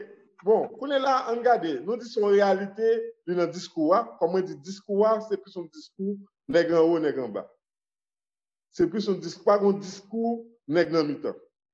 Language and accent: French; Pétion-Ville, Ouest, Haiti; nous venons de Pétionville.